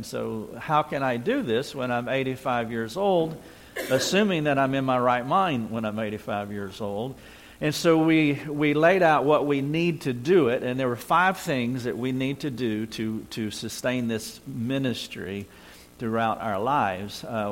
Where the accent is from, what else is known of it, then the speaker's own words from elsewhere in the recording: North Carolina, United States; I'm a redneck from North Carolina who was born in the country, and give it up for rednecks.